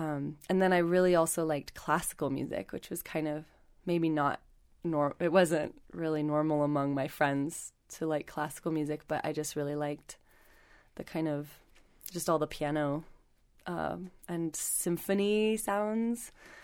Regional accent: Windsor, California, United States; born there; I was born in Windsor, California, which is in Sonoma County.

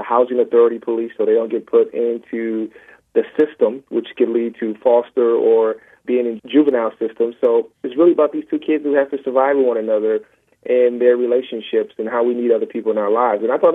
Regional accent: Milwaukee, Wisconsin, United States; it was based off my experience growing up in Milwaukee, Wisconsin. My grandmother lived on 10th and Burlite.

